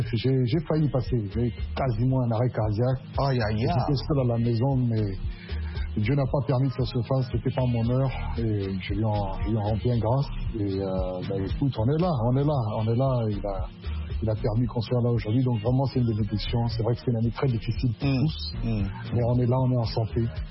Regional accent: Bria, Haute-Kotto, Central African Republic; moved away as an adult; also born or lived in Bangui; né à Bangui, la capitale de la République centrafricaine, et grandi à Bria, à l'est du pays, jusqu'à mes 18 ans. Je quitte à ce moment-là la RCA pour me rendre en Belgique

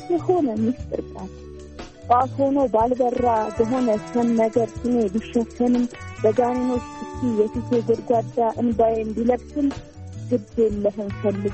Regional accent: Debre Markos, Amhara, Ethiopia; እድገቴም ውልደቴም ጎጃም ደብረ ማርቆስ ከተማ ውስጥ ነው ተወልጄ የሚያደግኩት። ከ12ኛ ክፍልም የተማርኩት እዛው ነው።

